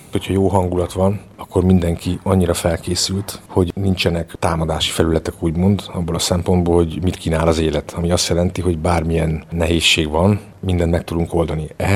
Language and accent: Hungarian; Debrecen, Hajdú-Bihar, Hungary; hazamentünk, debreceniek vagyunk mind a hárman, hazamentem 3 év után a nővéremhez Debrecenbe